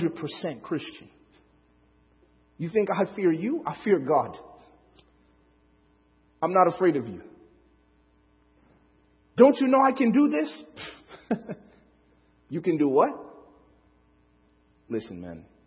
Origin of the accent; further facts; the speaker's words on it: Chicago, Illinois, United States; And I'm saying that as an inner city person. I grew up in Chicago.